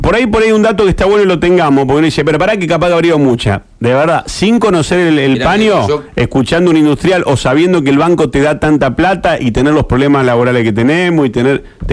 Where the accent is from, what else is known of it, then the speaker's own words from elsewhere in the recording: Esperanza, Santa Fe, Argentina; que soy de Esperanza